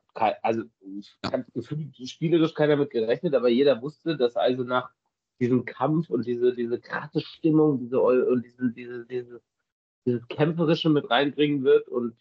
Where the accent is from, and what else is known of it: North Rhine-Westphalia, Germany; born or raised there